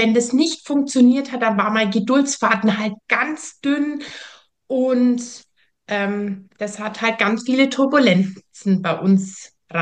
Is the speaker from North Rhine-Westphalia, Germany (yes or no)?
no; Bavaria, Germany; Ich komme nicht aus Österreich, was man bestimmt auch schon hört, sondern ich komme aus Süddeutschland. In der Nähe von Nürnberg bin ich zu Hause.